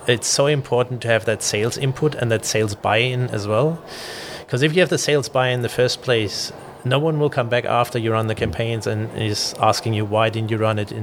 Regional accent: Germany; because I'm originally from Germany, they reached out to me and was like, look, does that sound right to you?

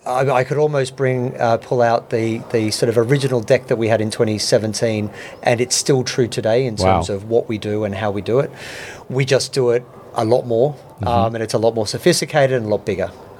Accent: Australia; now in United Kingdom; I then moved to the UK. I'm Australian originally. I moved to the UK

